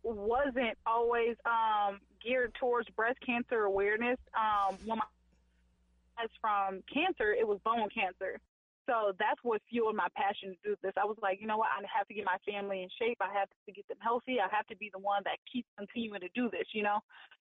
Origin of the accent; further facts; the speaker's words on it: Rock Island, Illinois, United States; and then I went to Rock Island, Illinois, which was my hometown.